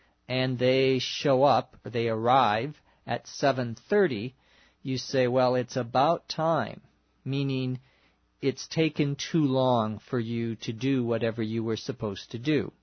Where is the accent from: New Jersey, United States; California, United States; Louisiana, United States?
California, United States; Los Angeles; from Los Angeles.